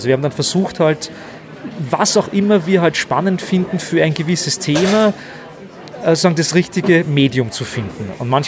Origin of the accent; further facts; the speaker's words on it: Lower Austria, Austria; also born or lived in Vienna; Ich bin in Wien geboren, Niederösterreich aufgewachsen.